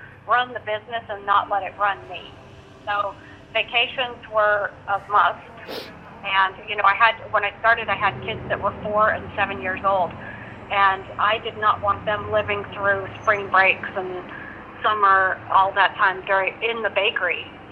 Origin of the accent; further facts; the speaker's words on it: Iowa, United States; All right. Well, I grew up in Iowa. I was an art student in college